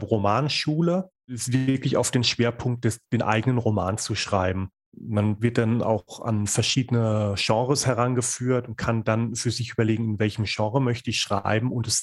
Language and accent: German; Rhineland-Palatinate, Germany; Ich komme zum Beispiel aus der Pfalz, eine berühmte Weingegend, und habe da auch so den Fable dafür.